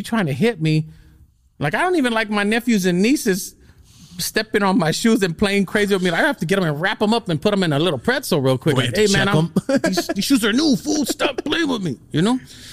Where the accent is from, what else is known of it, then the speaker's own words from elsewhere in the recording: Los Angeles, California, United States; I grew up in Echo Park.